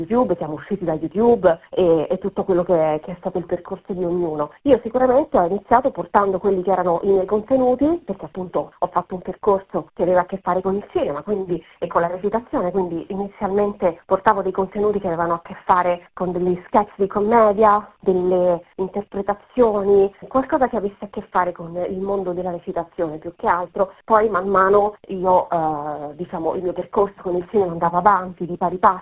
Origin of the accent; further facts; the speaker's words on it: Rome, Lazio, Italy; sia nata e cresciuta a Roma, i miei genitori, insomma, ho origini appunto del sud Italia, quindi l'ho frequentato, ci sono un po' cresciuta